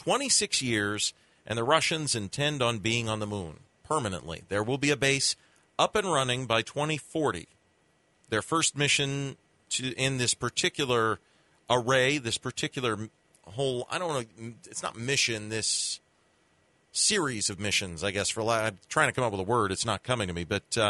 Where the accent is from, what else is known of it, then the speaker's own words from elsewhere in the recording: United States; That's what I want as an American.